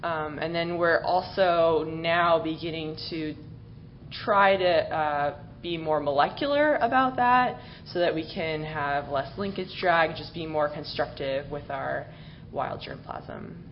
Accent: Miami, Florida, United States; I grew up in Miami, where I thought that a forest was the trees that grow in the median of a highway.

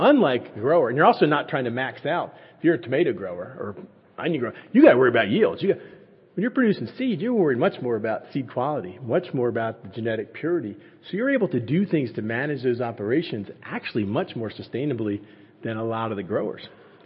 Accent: United States; I grew up on the Chesapeake Bay, right? We had everybody at bumper stickers.

